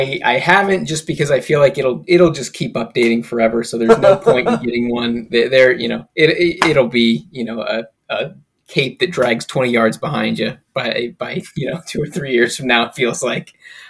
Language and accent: English; Canton, Ohio, United States; born there; I was born in Canton, Ohio, home of the Pro Football Hall of Fame. So, you know, it kind of gets in you pretty early when you're born there.